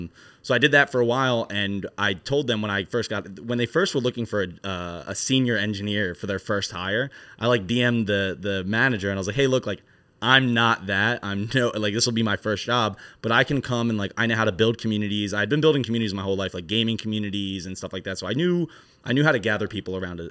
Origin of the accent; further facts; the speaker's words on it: New Jersey, United States; So I'm from Philadelphia, South Jersey, but you're basically a diet Philadelphian when you live in South Jersey.